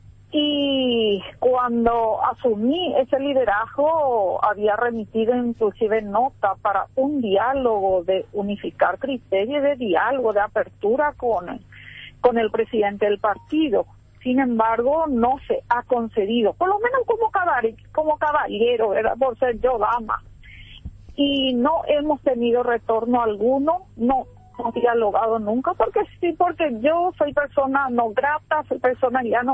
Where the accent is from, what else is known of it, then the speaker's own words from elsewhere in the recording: Paraguay; yo decirle como mujer, decirle como liberal, como senadora y como paraguaya